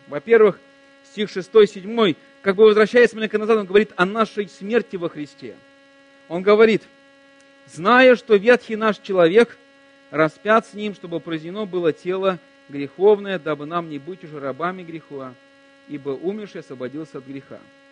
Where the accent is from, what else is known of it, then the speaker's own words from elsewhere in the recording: Russia; Потому что я россиянин, моя команда победила.